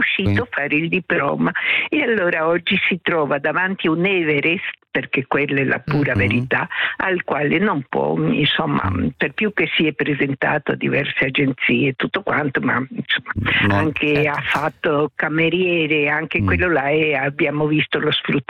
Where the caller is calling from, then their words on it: Trieste, Friuli-Venezia Giulia, Italy; Sì, buongiorno, sono da Trieste effettivamente e voglio parlare così un momento con voi